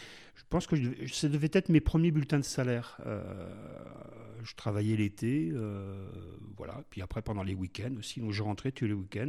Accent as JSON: {"language": "French", "town": "Toulouse", "region": "Occitanie", "country": "France", "said": "ce qui était un peu plus court quand on vient de Toulouse, quoi."}